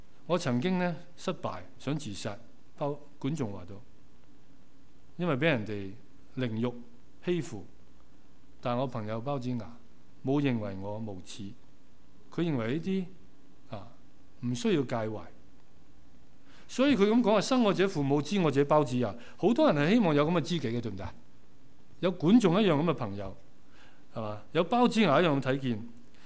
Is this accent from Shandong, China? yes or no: yes; Shandong, China; 我是山东人嘛，所以有少少的豪气啦，少少啦。